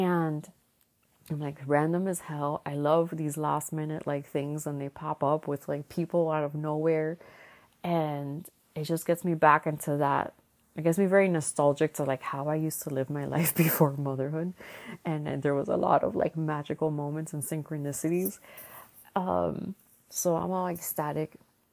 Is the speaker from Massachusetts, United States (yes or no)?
no; Miami, Florida, United States; now in Broward, United States; because I feel very displaced in Broward, because I'm not from here. I'm from Miami.